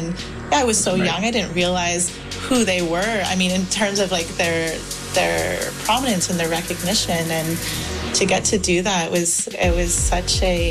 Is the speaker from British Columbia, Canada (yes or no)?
no; Scarborough, Ontario, Canada; I grew up in Scarborough in Gabriel Dumont, which is native housing. It's geared to income housing for native families.